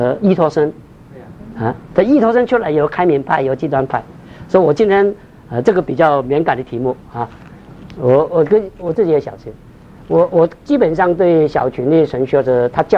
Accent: China; born there; 我在中国大陆出生，我在中国受过教育

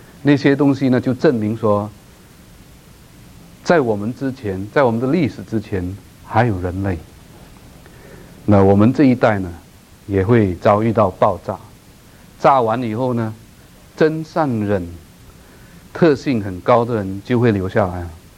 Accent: Malaysia; 我是马来西亚的，马来西亚的国语

